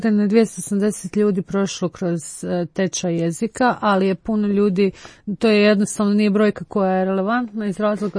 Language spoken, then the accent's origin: Croatian; Croatia; To je nešto što i mi radimo kao Hrvati za sebe